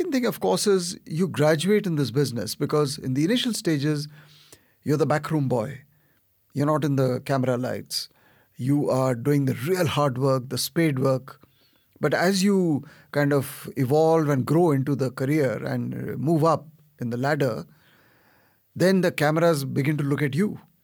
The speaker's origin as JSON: {"language": "English", "country": "India", "said": "as India grew in stature, as an Indian diplomat, you definitely had more of a role to play."}